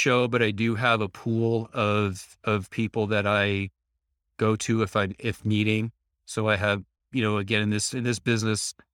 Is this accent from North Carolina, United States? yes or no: no; California, United States; So I actually, I was from the Bay Area.